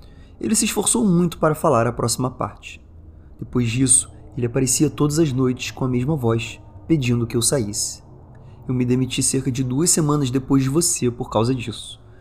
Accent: Australia; eu provavelmente tinha uns 19 anos. Sou australiano e costumava trabalhar em um posto de gasolina rural, 24 horas por dia, 7 dias por semana, em uma cidade pequena.

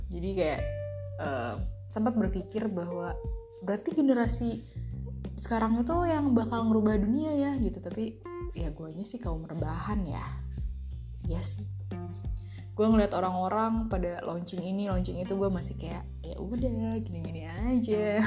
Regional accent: Bandung, West Java, Indonesia; gue dari Bandung.

